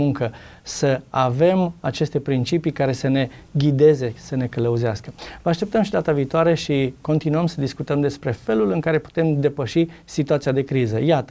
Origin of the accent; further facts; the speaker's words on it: Romania; Noi, ca români, avem o tradiție creștină.